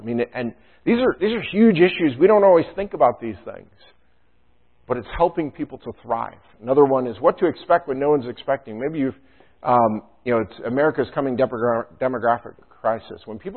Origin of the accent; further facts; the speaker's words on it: Canada; now in United States; I'm from Canada. My parents are from Canada. We haven't been able to go back there without major hardships getting back there and back.